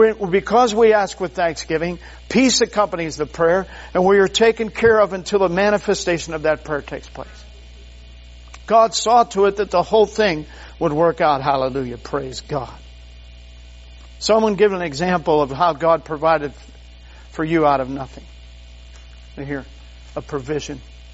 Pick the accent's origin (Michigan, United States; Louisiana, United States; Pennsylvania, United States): Pennsylvania, United States; Pennsylvania is my home state.